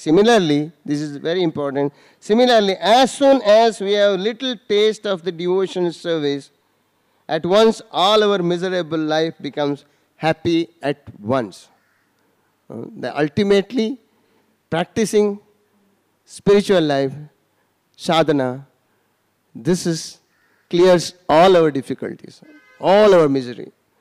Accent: Udupi, Karnataka, India; I was so shocked. I was from Udipi.

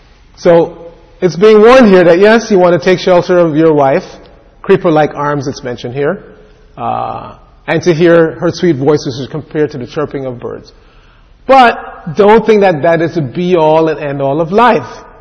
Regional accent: New York, United States; I grew up in New York, and you see all these guys in the morning, they dress in a suit and tie and an overcoat, and they're walking the dog.

